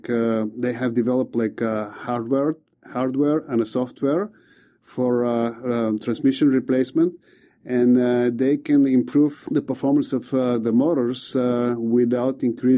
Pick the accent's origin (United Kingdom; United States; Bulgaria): Bulgaria; And I should say I'm from Bulgaria, and we have a saying